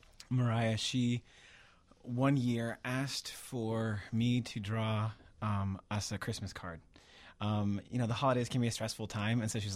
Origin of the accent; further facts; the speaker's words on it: West Coast, United States; I grew up on the West Coast and I love to surf